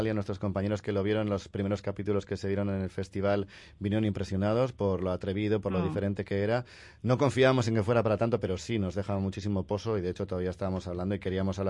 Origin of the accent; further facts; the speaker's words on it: Basque Country, Spain; Yo como vasco y de ser padres de la misma generación entiendo que era así.